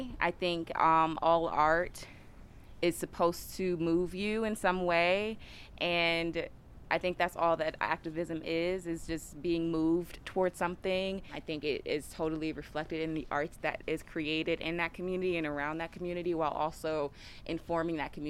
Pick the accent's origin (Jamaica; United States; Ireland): United States; Washington, District of Columbia; I'm from Washington, D.C.